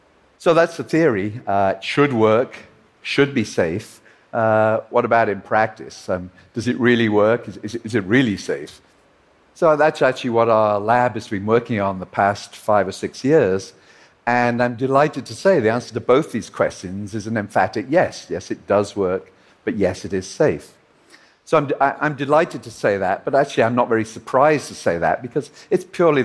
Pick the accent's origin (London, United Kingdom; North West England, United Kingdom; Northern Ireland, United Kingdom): North West England, United Kingdom; Liverpool; So he was actually a well-known and well-loved local politician in his and my hometown of Liverpool.